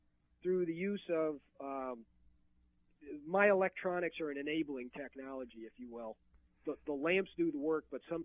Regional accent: Detroit, Michigan, United States; Yeah, I'm a born and raised in Detroit guy.

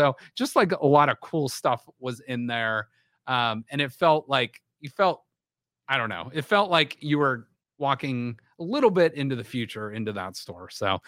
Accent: Boardman, Ohio, United States; growing up in Boardman, like right across from where Giant Eagle, actually right next to where Giant Eagle is now in Boardman, Hills.

